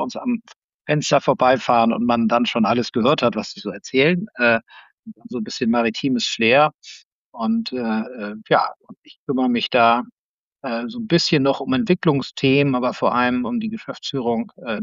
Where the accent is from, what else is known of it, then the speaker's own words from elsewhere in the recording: Hamburg, Germany; ich komme aus Hamburg, lebe auch noch in Hamburg